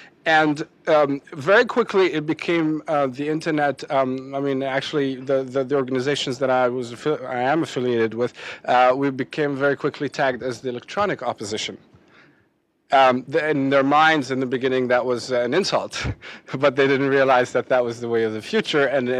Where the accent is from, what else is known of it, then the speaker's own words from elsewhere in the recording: Syria; I grew up in Syria